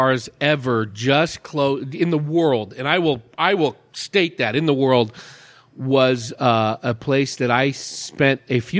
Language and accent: English; California, United States; moved away as an adult; I moved from, in 2004, I moved in from the San Francisco Bay Area, the East Bay.